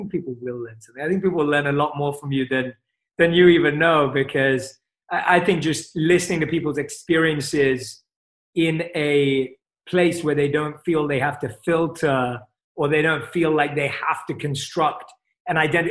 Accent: England, United Kingdom; I'm from England.

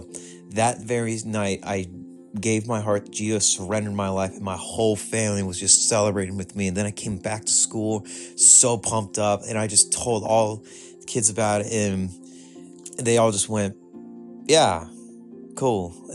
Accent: Tulsa, Oklahoma, United States; now in Edmond, United States; So I grew up in Tulsa, Oklahoma. My dad was a high school football coach for Union High School.

